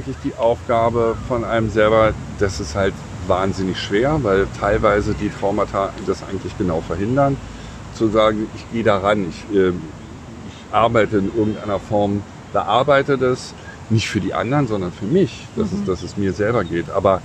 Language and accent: German; Berlin, Germany; Ja, ich komme aus Berlin.